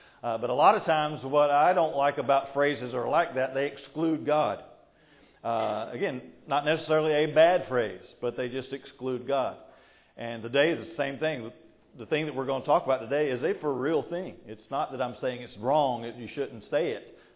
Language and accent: English; the South, United States; I'm from the South, and so I talk like I have mental issues.